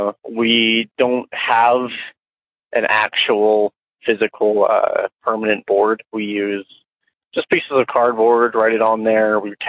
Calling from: Utah, United States; Hello, I'm calling in from Utah.

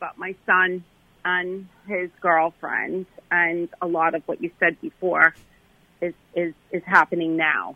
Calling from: Florida, United States; also born or lived in Long Island

